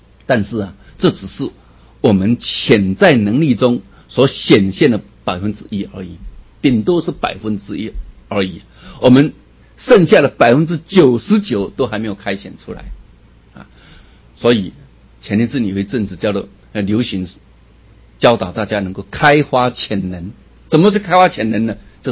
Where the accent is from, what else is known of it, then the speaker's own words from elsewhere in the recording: China; 因为我们中国人也有这个习惯啊